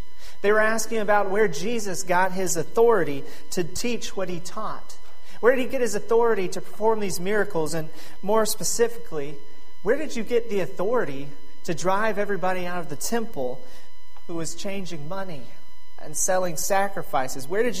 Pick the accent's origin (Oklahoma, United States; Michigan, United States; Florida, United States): Oklahoma, United States; because I'm from Oklahoma, and I remember hearing that siren go off all the time in Oklahoma and Arkansas for drills.